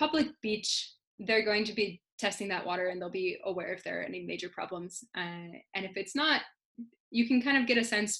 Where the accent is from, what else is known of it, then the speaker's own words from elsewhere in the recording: Wisconsin, United States; Growing up in Wisconsin, I have an affinity for the Great Lakes. I grew up about half an hour from Lake Michigan